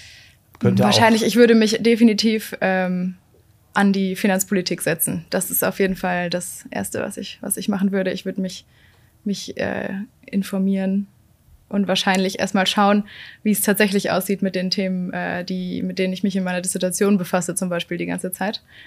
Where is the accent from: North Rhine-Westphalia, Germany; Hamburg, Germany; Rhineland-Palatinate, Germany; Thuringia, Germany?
North Rhine-Westphalia, Germany; Münster; Ich komme ja aus Münster, da ist man katholisch.